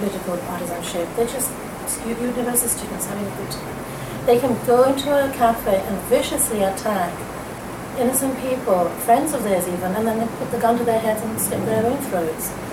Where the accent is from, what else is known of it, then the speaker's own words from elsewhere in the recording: Bangladesh; I come from Bangladesh